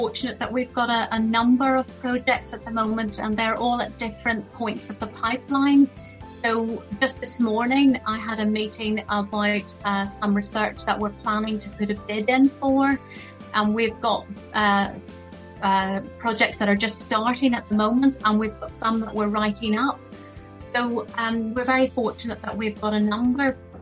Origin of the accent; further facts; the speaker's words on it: Ireland; So I'm actually Irish. I come from Ireland, and believe me, people are always giving you advice.